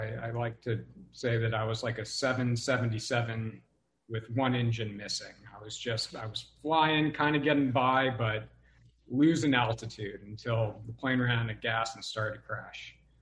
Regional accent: Montecito, California, United States; I really grew up in a fairy tale. I was raised in Montecito by two incredible parents

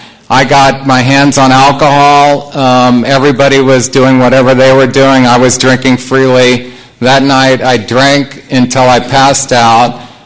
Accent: the South, United States; I played football. I'm from the South. I played football

